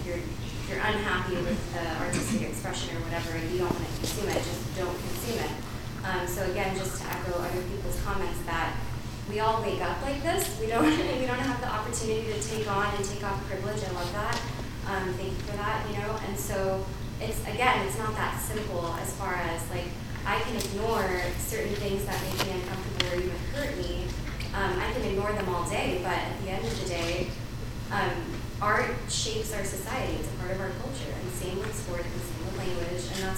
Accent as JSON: {"language": "English", "region": "California", "country": "United States", "moved": "as an adult", "said": "I moved here a year and a half ago, I'm from California originally"}